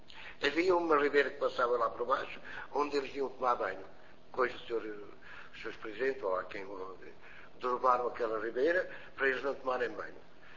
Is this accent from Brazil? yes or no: no; Portugal; Eu sou português, vou aderir, estou a português. Nasci cá